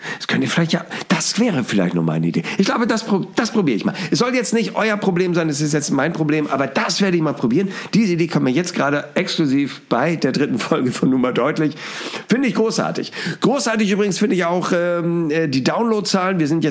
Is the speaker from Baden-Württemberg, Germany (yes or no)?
no; Hamburg, Germany; als Hamburger